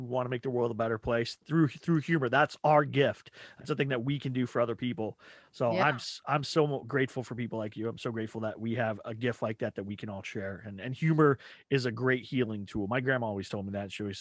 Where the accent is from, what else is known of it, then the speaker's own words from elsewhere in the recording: Texas, United States; I was thinking about calling it West Coast Texan because I'm from Texas, but I live out on the West Coast now, and there's just such a different world.